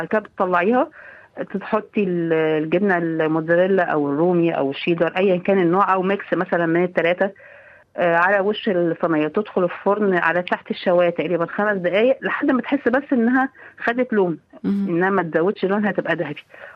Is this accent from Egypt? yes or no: yes; Egypt; هي دي زي اكل عندنا في مصر اسمها العجة